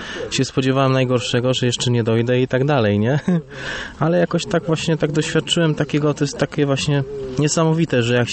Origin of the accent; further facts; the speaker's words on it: Kalisz, Greater Poland Voivodeship, Poland; Jestem z Kalisza.